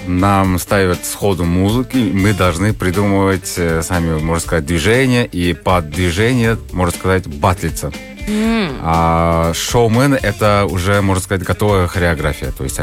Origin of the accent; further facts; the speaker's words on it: Kyrgyzstan; Я первый кыргыз именно в этой батле